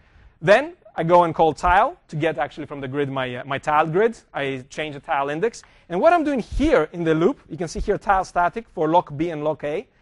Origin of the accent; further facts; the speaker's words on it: Greece; accent: Greek; English is a second language; I had to do that because my accent comes from Greece. That's where I come from.